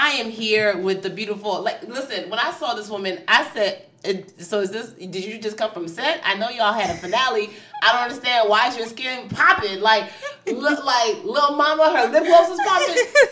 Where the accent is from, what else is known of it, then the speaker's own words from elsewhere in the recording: Nigeria; Roz and I, we're both Nigerian and we're both Igbo.